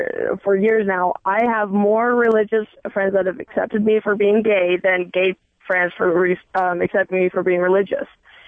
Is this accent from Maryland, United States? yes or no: no; Utah, United States; I'm originally from Utah